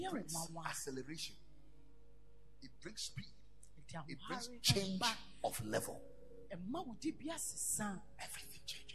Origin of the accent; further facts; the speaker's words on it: Tema, Greater Accra, Ghana; I'm actually from Tema.